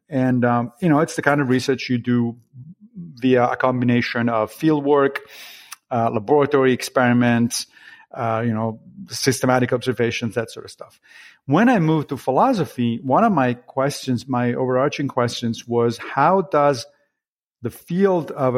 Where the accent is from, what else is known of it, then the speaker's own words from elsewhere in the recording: Italy; I grew up in Italy. And in Italy, you had to take 3 years of philosophy in high school.